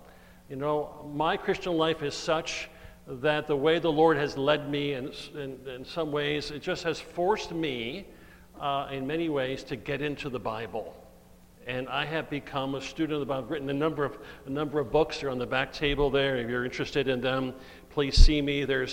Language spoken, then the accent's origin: English; Florida, United States; I'm from Florida. We haven't worn this for a year.